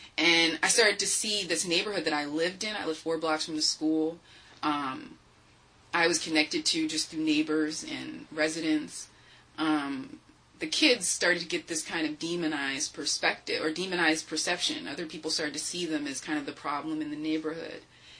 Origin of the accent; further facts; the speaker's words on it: Germantown, Pennsylvania, United States; born there; because I was born there. I didn't grow up there, but I was born in Germantown Hospital.